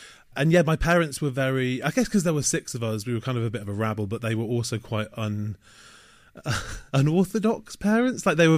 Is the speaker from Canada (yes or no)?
no; Manchester, North West England, United Kingdom; moved away as an adult; also born or lived in Leeds; now in London, United Kingdom; Leeds and then ditched the north and moved down to London to become a twat. I had a great childhood growing up in Manchester.